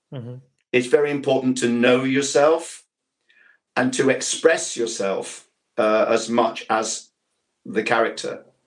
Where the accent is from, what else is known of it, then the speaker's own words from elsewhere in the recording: Ilkeston, East Midlands, United Kingdom; accent: Ilkeston; I have to do my Ilkeston accent now because I have to remind myself of that moment